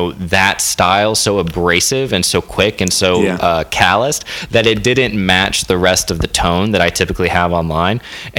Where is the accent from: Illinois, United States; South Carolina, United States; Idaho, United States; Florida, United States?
Florida, United States; And I wrote a joke where I say I was in Florida. I'm from Florida.